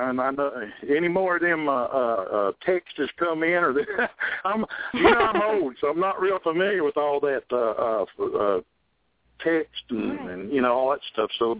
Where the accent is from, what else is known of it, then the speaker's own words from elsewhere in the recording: Jacksonville, Florida, United States; also born or lived in California / San Antonio, Texas; So I grew up some in California, some in San Antonio, Texas, and then by the time I got into about the third, fourth grade, I was in Jacksonville, Florida, and that's where I went through school until I went into the Army myself.